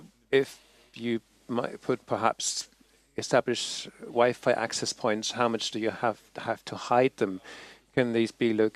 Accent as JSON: {"language": "English", "country": "Netherlands", "said": "from the Netherlands"}